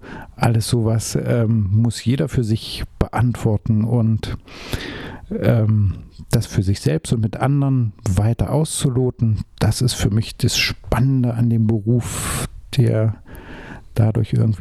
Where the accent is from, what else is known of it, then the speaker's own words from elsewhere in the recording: Leubingen, Thuringia, Germany; Erfurt ist mir ja nie so ganz fremd gewesen. Ich bin ja hier in der Nähe aufgewachsen und in Leubingen bei Sommer da. Das heißt, ich bin als Kind schon immer, wenn irgendwas Besonderes war, nach Erfurt gefahren.